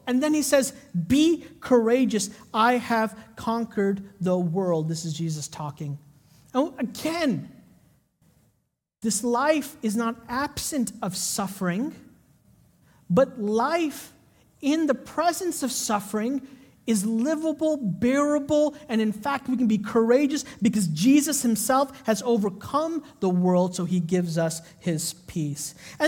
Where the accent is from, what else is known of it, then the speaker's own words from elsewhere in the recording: Chicago, Illinois, United States; I grew up in Chicago. We just survived, right?